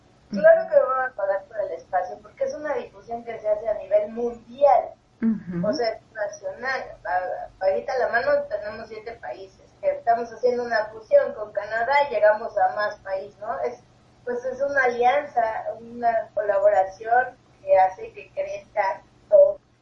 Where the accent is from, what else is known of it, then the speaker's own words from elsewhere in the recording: Puebla, Mexico; born there; also born or lived in Cuernavaca / Costa Rica / Spain / Argentina; Sí nací en Puebla, me fui a vivir mucho tiempo en Cuernavaca, casi no estaba acá, estuve en Costa Rica, en España, en Argentina, o sea, he estado en varios países viviendo sola.